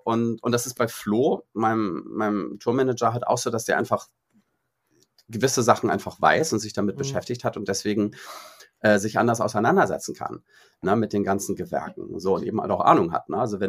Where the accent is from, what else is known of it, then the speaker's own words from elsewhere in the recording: Bad Schwartau, Schleswig-Holstein, Germany; also born or lived in Hamburg / Reinbek; ich bin in Hamburg geboren und habe da aber nur die ersten paar Jahre gelebt. Bin dann mit meinen Eltern nach Rheinbeck in einen Vorort von Hamburg gezogen. Und dann mit meiner Mutter nach Bad Schwartau. Das ist halt so eine 23.000 Einwohner Kleinstadt in Schleswig-Holstein. Nachbarstadt zu Lübeck.